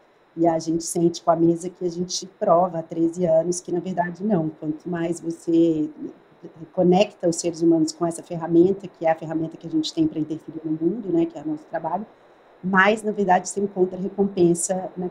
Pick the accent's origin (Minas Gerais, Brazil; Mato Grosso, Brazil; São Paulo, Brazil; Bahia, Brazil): Minas Gerais, Brazil; Belo Horizonte; Eu sou de BH, atleticana, irmã de 3 irmãos e mãe de 3 filhos, homens.